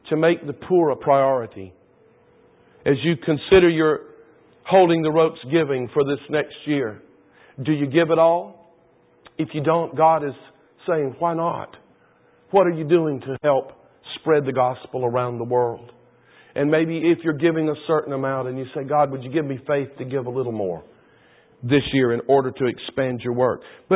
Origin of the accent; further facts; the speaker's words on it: the South, United States; You know, I grew up in the South.